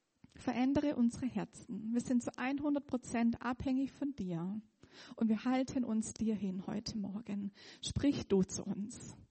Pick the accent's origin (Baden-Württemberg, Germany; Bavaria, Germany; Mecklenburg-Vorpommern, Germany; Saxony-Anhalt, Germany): Baden-Württemberg, Germany; Rot am See; ich komme aus Rot am See.